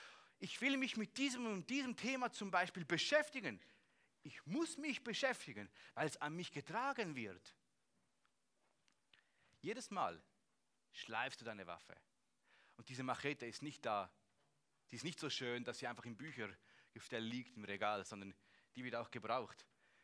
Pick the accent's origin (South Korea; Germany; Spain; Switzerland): Switzerland; aber als Schweizer habe ich schon ein bisschen Freude, wenn die Schweizer gewinnt und nicht die Gegenmannschaft.